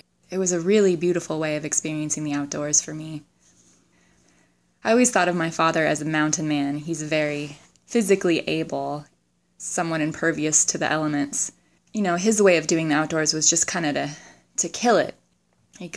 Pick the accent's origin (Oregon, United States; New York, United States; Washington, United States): Oregon, United States; I grew up in Oregon. My parents divorced when I was very young, so I split my time between my mom's house in the suburbs and my dad's house